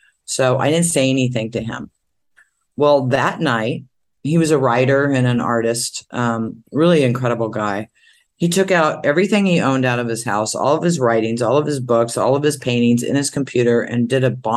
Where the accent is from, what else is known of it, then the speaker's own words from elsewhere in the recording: California, United States; I'm from California.